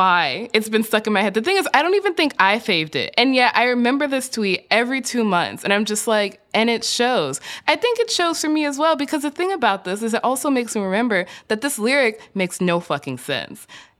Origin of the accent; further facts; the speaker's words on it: Chicago, Illinois, United States; I grew up in Chicago. Don't even fucking play me. I've seen snow.